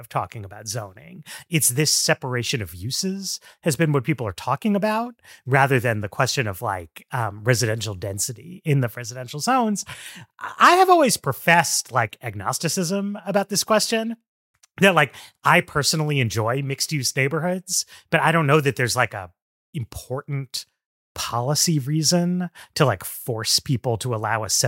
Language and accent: English; New York City, New York, United States; I grew up in Greenwich Village, just like Jane Jacobs.